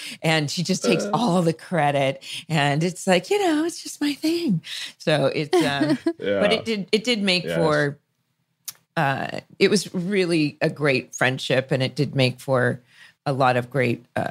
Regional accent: California, United States; Well, I grew up in Orange County, and I'll tell you, as the scripts went on, it would trigger something

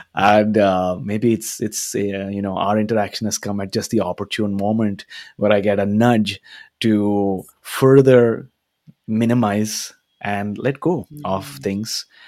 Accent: India; And I think maybe being of Indian origin, being an Indian, you would appreciate the terminology of karma, right?

